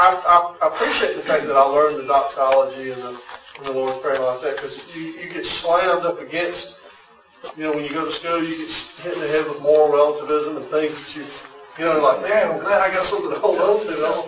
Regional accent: Alabama, United States; growing up in Alabama, you know, in the culture

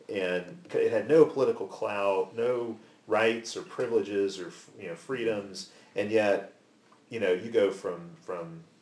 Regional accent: Illinois, United States; I grew up outside of Chicago where, even when I lived there, growing up in the 80s and early 90s, still you had these very ethnically distinct communities

